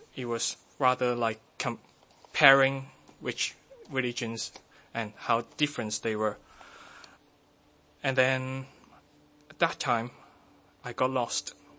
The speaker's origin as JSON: {"language": "English", "country": "Hong Kong", "tie": "born or raised there", "said": "I didn't come from a Christian home, but when I grew up in Hong Kong, I lived in Hong Kong before"}